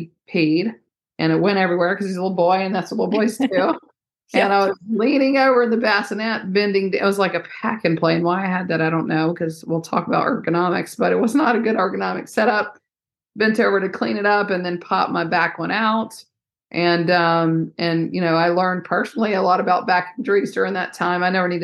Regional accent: Georgia, United States; So I was born and raised in Georgia, kind of got into medicine.

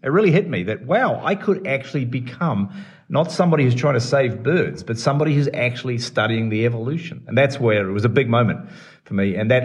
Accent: New Zealand; moved away as an adult; as you can tell from my accent, I come from New Zealand, and so I spent all of my life up until I went to do my PhD in New Zealand.

